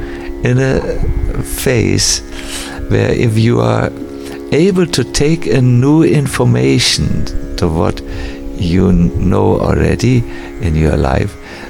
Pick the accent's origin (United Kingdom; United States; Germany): Germany; accent: German; English is a second language; I see some of you still struggling to understand my German accent, which is very pronounced, I know.